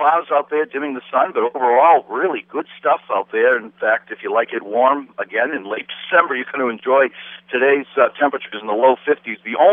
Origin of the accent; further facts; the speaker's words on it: Braintree, Massachusetts, United States; accent: Boston; I grew up in Braintree, you know, just south of Boston, and so I still have a hint of a Boston accent.